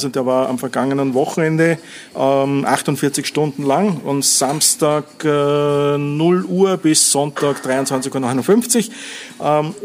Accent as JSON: {"language": "German", "country": "Austria", "said": "was wir mitnehmen können als Österreicher ist"}